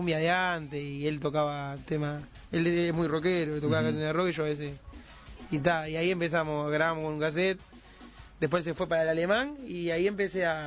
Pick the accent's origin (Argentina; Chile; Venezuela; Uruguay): Uruguay; Montevideo; born there; Nací en El Cerro y ahora vivo en Pajas Blancas.